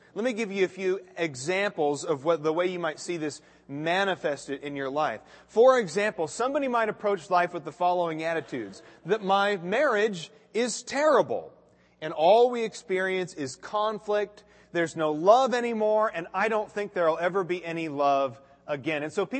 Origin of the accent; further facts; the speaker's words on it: Phoenix, Arizona, United States; I come from Phoenix, Arizona, and I think if there's anywhere in America that you could call an extreme climate, it's Phoenix, Arizona.